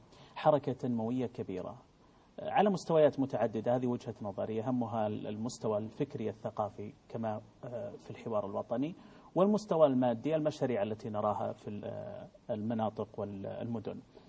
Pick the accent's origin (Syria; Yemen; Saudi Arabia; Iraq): Saudi Arabia; بلادنا المملكة العربية السعودية